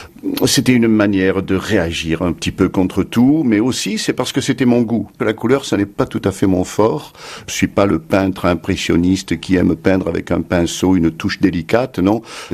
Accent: Nice, Provence-Alpes-Côte d'Azur, France; accent: Midi; je suis parti aux États-Unis à l'âge de 24 ans. La deuxième, c'est que j'arrivais de Nice, un peu provincial, et que lorsque j'étais à Paris, avec mon accent du Midi

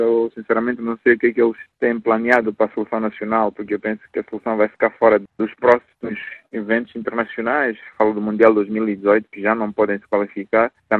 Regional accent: Mozambique; como moçambicano, né, eu mereço uma oportunidade como qualquer outro treinador moçambicano.

